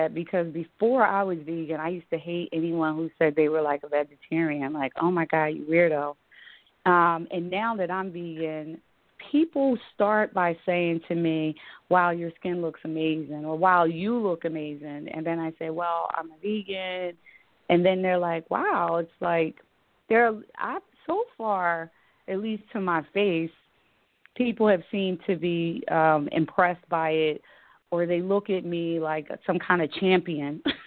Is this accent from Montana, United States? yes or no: no; Philadelphia, Pennsylvania, United States; Born and raised in Philadelphia, I grew up in what may, some people may feel like, oh, the city, but I lived in a house.